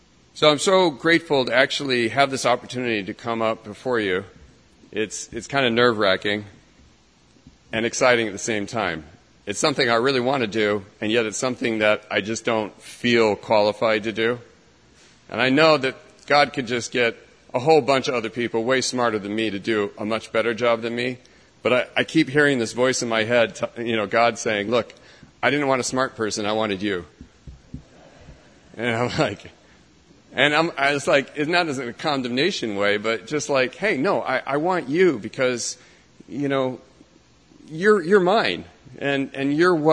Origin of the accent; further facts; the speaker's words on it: California, United States; I grew up in Southern California to a Catholic family, mom and dad, and older sister, younger brother that stuck me in the middle.